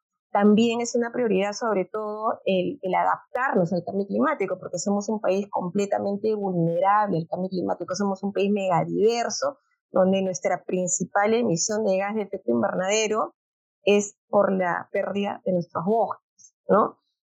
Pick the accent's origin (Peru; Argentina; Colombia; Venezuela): Peru; esas ventajas que tenemos como peruanos